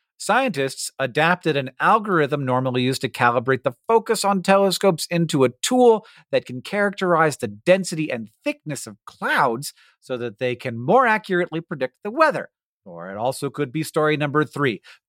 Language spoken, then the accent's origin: English; Montana, United States; In 2005, scientists here in my home state of Montana published a paper